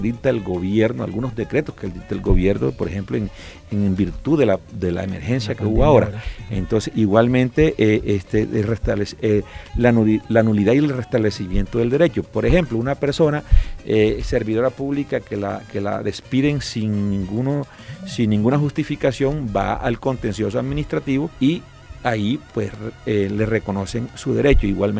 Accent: Barranquilla, Atlántico, Colombia; yo como buen barranquillero, pues me gusta la música barranquillera, la música vallenata.

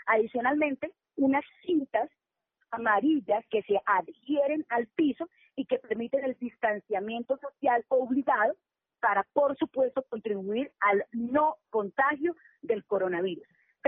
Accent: Bucaramanga, Santander, Colombia; para mi departamento Santander y para mi ciudad natal Bucaramanga.

